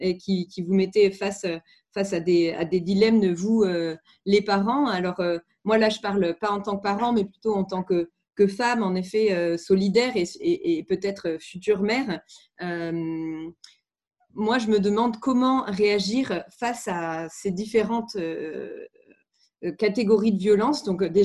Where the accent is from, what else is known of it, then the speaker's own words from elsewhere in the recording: Marseille, Provence-Alpes-Côte d'Azur, France; Moi, je suis de Marseille